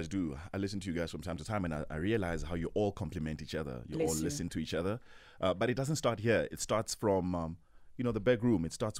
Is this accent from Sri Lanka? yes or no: no; Musina, Limpopo, South Africa; I grew up in Musina, you know, same as my surname. Nancefield, that's where I'm from.